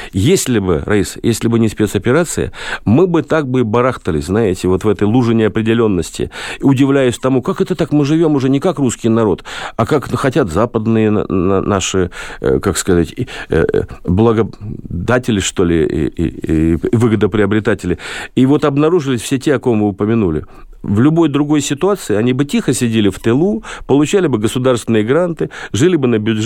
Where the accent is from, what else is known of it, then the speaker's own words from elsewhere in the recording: Saint Petersburg, Russia; Петербург оказался, мой родной город, молчаливым в этом смысле городом.